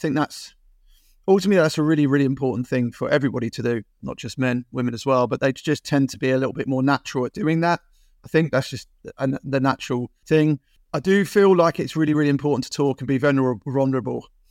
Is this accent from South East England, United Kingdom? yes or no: yes; Bognor Regis, South East England, United Kingdom; So we grew up in Bognor.